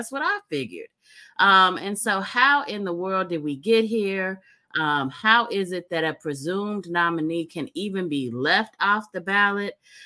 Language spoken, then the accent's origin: English; Midwest, United States; She's from the South. I'm from the Midwest